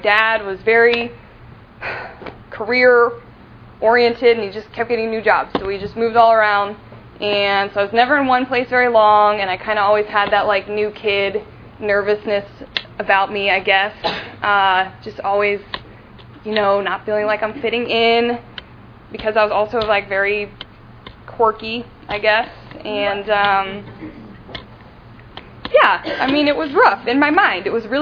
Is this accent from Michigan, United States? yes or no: yes; Detroit, Michigan, United States; born there; I was born in Detroit, and I have a wonderful mother and father, and I also have a little brother and sister